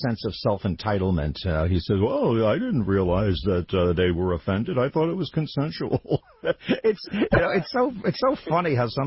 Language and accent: English; New York, United States; because I grew up in New York and I was a Mets fan, and he was God.